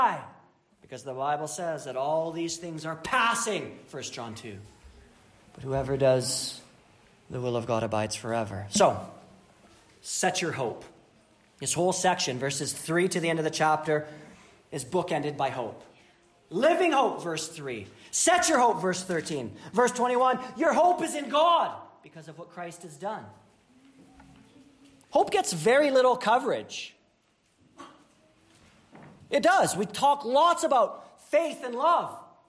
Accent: Winnipeg, Manitoba, Canada; I'm from Winnipeg, and if the Jets don't make it past round two, you know what it's going to look like after?

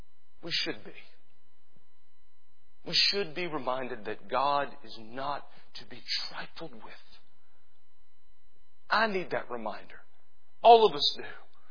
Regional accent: South Carolina, United States; I grew up in South Carolina. Y'all probably know something about Southern cultures.

